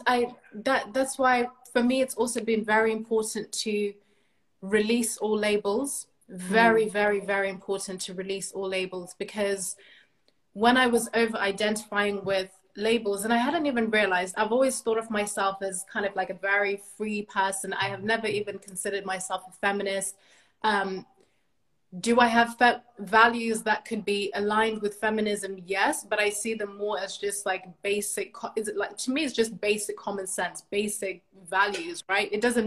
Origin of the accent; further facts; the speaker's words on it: Zimbabwe; now in London, United Kingdom; as someone that was born and raised in Zimbabwe, and I live in the UK, I live in London